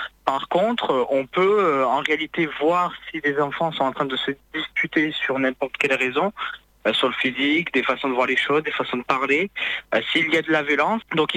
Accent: Occitanie, France; born there; j'ai 18 ans, ancien victime de harcèlement scolaire et de cyberharcèlement, et je suis né dans le Tarn-et-Garonne.

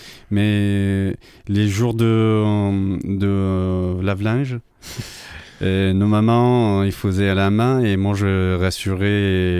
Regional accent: Maidan Wardak, Afghanistan; moved away as an adult; now in France; Oui, bien sûr, je viens d'Afghanistan. Et, je suis en France depuis 2014. J'ai 36 ans.

